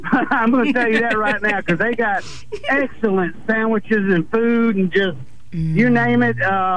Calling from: Birmingham, Alabama, United States; I'm from Birmingham.

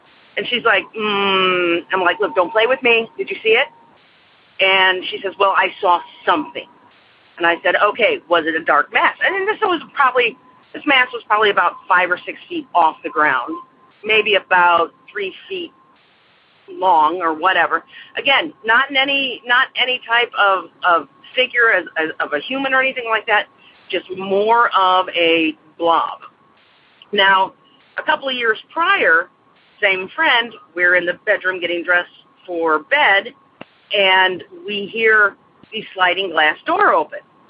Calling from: Aurora, Illinois, United States; I'm calling from Aurora, Illinois.

